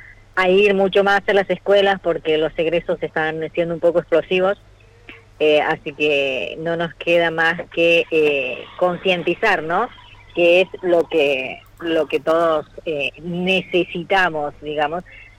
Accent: La Banda, Santiago del Estero, Argentina; Yo soy de la Banda.

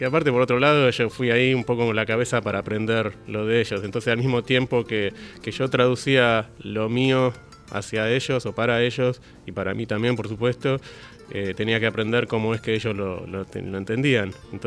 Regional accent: Buenos Aires, Argentina; soy porteño, nací en Caballito y me di cuenta que pensaba que todo el mundo era como vivir en Caballito.

